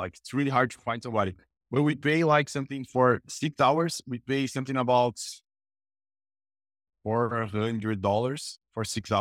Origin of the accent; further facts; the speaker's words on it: São Paulo, Brazil; But I was from the poor community. I grew up in Campo Limpo. It's jobs. It's in São Paulo, but it's kind of, it's not a favela, but it's almost a favela that you guys know here.